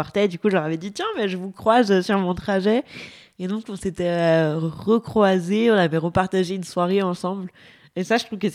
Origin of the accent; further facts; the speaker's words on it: Provence-Alpes-Côte d'Azur, France; j'ai travaillé à Mulhouse, je suis originaire du Var et je suis partie de Chamonix.